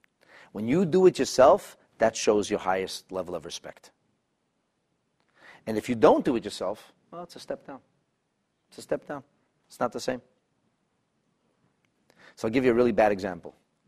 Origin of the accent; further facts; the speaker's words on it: Canada; Our government is not so friendly to Israel. It hurts us as Canadian Jews.